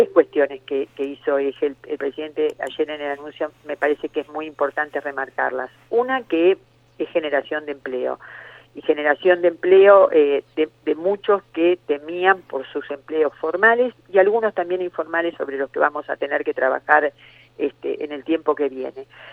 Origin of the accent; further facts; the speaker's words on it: Santa Fe, Argentina; siendo santafesina me siento involucrada absolutamente con la decisión.